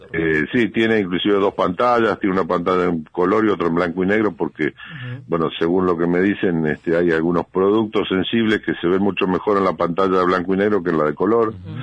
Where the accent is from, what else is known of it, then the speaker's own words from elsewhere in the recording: Paraná, Entre Ríos, Argentina; y somos de Paraná y estamos acá